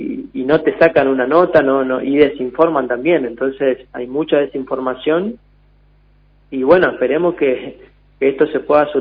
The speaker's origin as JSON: {"language": "Spanish", "town": "Posadas", "region": "Misiones", "country": "Argentina", "said": "Yo soy de Posadas, yo vivo en Posadas."}